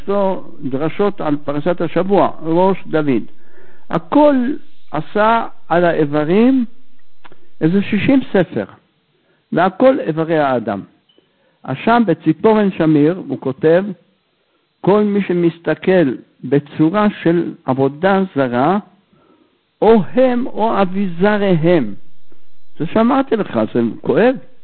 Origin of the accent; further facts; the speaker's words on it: Jerusalem, Jerusalem District, Israel; born there; אני יליד ירושלים ואני לא יודע איפה זה.